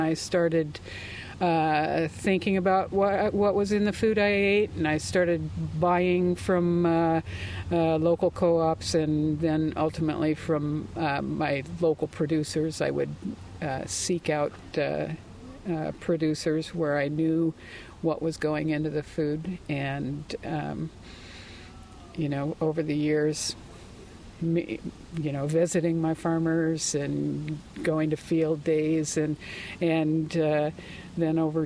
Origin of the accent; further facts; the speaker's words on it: Des Moines, Iowa, United States; also born or lived in Creston; I was born in Creston, Iowa, and we moved to Des Moines when I was a kid, and that's where I live now, too. But I spent my childhood probably 50-50 split between the two places.